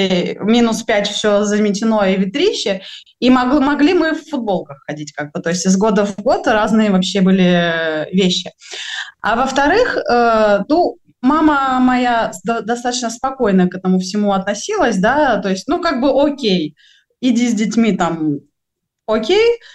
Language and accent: Russian; Stavropol Krai, Russia; учитывая юг, да, я выросла в Ставропольском крае